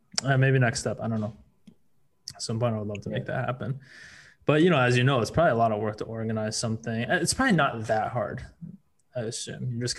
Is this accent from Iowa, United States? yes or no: no; Wisconsin, United States; I grew up in Wisconsin.